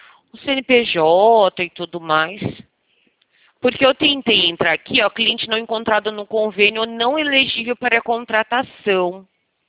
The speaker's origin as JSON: {"language": "Portuguese", "region": "São Paulo", "country": "Brazil", "said": "Eu sou de São Paulo."}